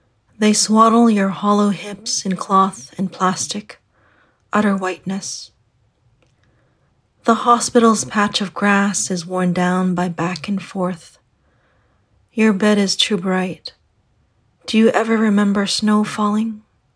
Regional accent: Thailand; Well, there weren't any Buddhist temples near where we live. We're from Thailand and Southeast Asia, so it's a different kind of thing.

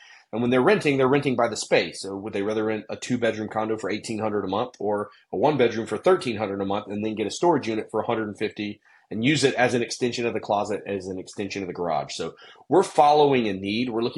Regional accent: Lexington, South Carolina, United States; there is one town, actually my hometown, Lexington, South Carolina.

